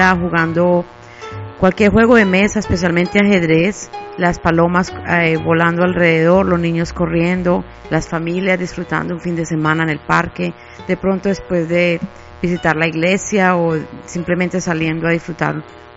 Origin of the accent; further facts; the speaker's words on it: Medellín, Antioquia, Colombia; recuerdo mucho, obviamente, las montañas de mi hermosa ciudad Medellín, ya que es un valle rodeado de montañas